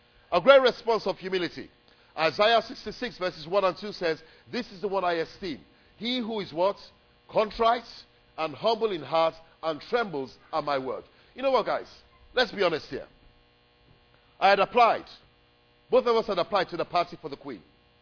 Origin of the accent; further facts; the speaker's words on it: Nigeria; when I was growing up in Nigeria, when the queen was coming